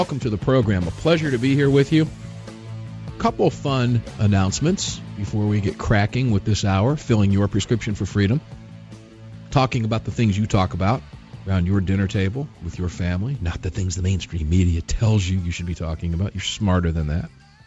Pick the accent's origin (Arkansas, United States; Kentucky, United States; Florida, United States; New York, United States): Florida, United States; Tampa; And the class will be held at the Grand Hyatt Tampa Bay. Very beautiful location back in my hometown.